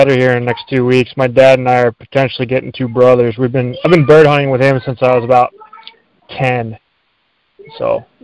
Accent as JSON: {"language": "English", "town": "Albuquerque", "region": "New Mexico", "country": "United States", "lives_now": "Montana, United States", "said": "I'm from Albuquerque. I came to Montana in 2010, and then went to school here."}